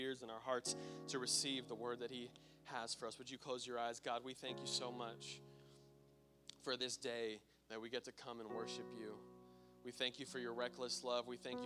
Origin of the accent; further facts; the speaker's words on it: United States; Like, you could walk there if you wanted to, but of course, being American, we did not walk.